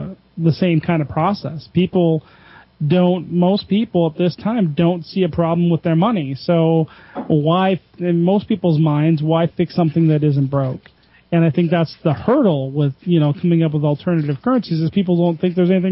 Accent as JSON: {"language": "English", "town": "Detroit", "region": "Michigan", "country": "United States", "also_born_or_lived": "Colorado", "said": "I'm from Detroit and from the Midwest, and we just don't like the culture back there, back east."}